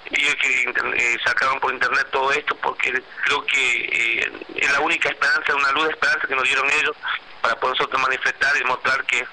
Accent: Argentina; Yo soy un argentino, soy padre de familia

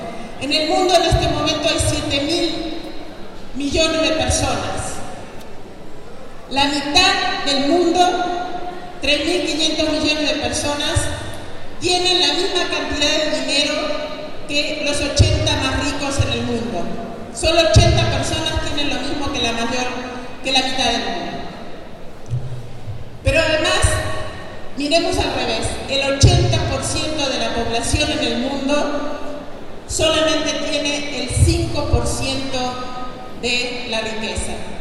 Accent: Uruguay; now in Mexico; Soy uruguaya, pero vivo en México.

